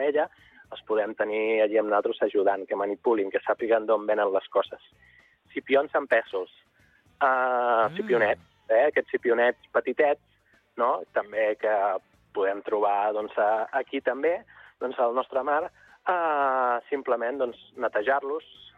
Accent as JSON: {"language": "Catalan", "town": "Calafell", "region": "Catalonia", "country": "Spain", "said": "com que soc de Calafell, fer un allioli negat"}